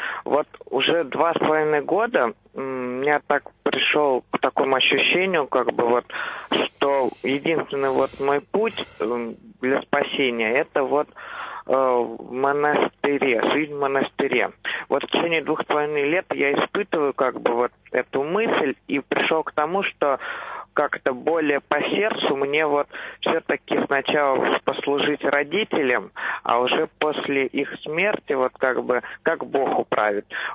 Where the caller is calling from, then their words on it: Kazan, Tatarstan, Russia; Я звоню из Казани